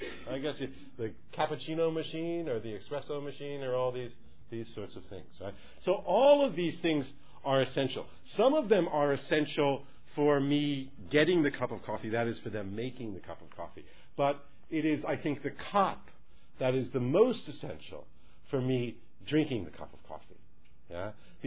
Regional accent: New York, United States; now in Hong Kong; Because I'm from New York, you know, and if you go into McDonald's in New York

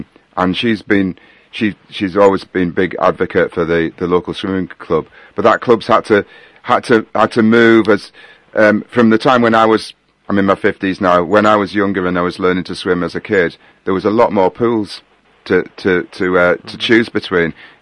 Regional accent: Middlesbrough, North East England, United Kingdom; Well, I come from we're from Middlesbrough

